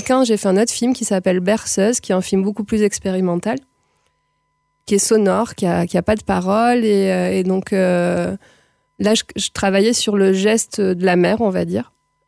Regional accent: Marseille, Provence-Alpes-Côte d'Azur, France; Alors, moi je viens de Marseille.

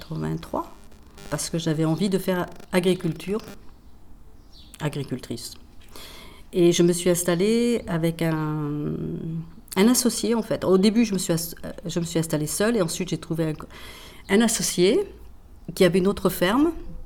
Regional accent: Normandy, France; Moi, je suis de Normandie.

